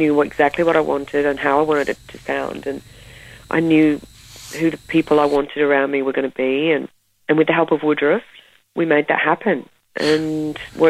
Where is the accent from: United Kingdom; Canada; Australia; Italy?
Australia; Perth, Western Australia; that's what I grew up listening to in Perth, going to see bands like